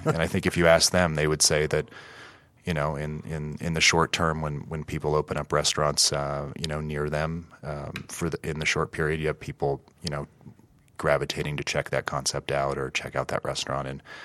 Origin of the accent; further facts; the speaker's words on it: Canada; Well, you know, I grew up in Canada